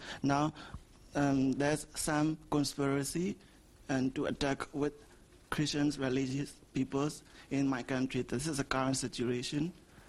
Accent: Myanmar; English is a second language; I'm an ordinary member of NLD, and I'm studying here from Parma.

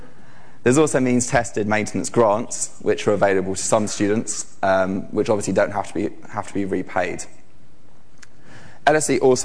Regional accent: London, United Kingdom; but as a Londoner myself

